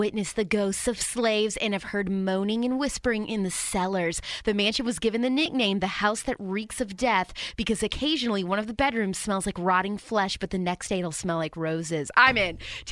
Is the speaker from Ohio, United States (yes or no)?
no; Floyds Knobs, Indiana, United States; also born or lived in Terre Haute, United States / Louisville, United States; I moved here from Louisville, but I was born in Terre Haute and I was raised in southern Indiana in Floyd's Knobs.